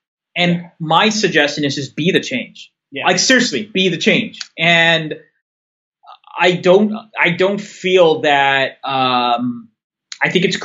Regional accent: California, United States; my family is of ethnic heritage, and I also can relate to it because I grew up in the Bay Area.

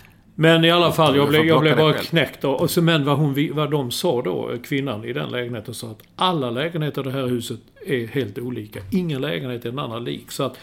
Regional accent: Sweden; Medan jag är svensk. Jag tvättar själv. Här tvättar vi själv.

